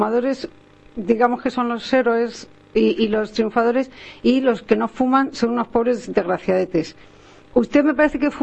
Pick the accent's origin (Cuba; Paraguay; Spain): Spain; Madrid, Community of Madrid; Pues mira, que yo soy madrileña y me ha encantado patear la ciudad